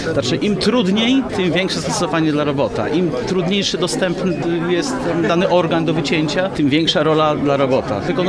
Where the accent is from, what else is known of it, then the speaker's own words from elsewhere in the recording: Lublin, Lublin Voivodeship, Poland; jestem chirurgiem z Lublina, ale już w tej chwili za granicą, a teraz ponownie w Lublinie.